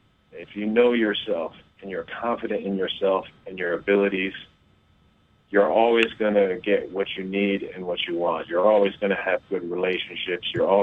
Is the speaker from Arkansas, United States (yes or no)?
no; New Jersey, United States; I remember my dad, I grew up in New Jersey, and my dad moved to Manhattan in 1976.